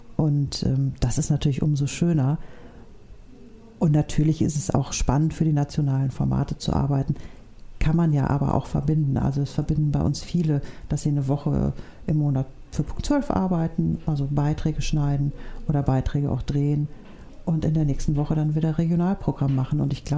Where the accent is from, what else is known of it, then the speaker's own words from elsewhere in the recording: North Rhine-Westphalia, Germany; Also ich komme aus der Nähe von Köln. Das heißt, logischerweise wäre ich eigentlich da gelandet.